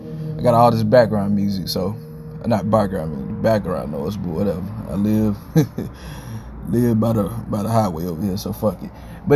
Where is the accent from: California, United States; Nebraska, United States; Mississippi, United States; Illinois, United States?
Mississippi, United States; Like, I'm from Mississippi, so it did come down there.